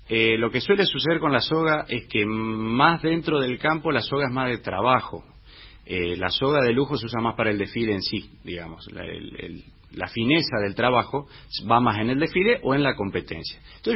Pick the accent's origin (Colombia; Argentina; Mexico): Argentina; Monje, Santa Fe; es un pueblo muy chico, donde nos conocemos obviamente todos. No es porque sea mi pueblo, pero es un pueblo muy pintoresco, muy lindo, muy cuidado. Tranquilo